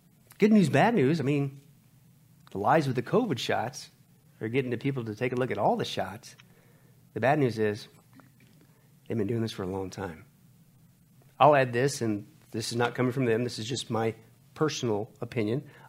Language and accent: English; United States; I grew up in Kansas, Nebraska. We never took our pets anywhere.